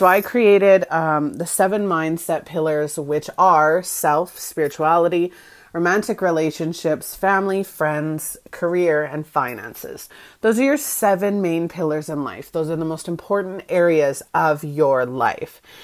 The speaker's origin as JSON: {"language": "English", "country": "Canada", "said": "We were living in a new province, and I'm from Canada, so we were living in a new province"}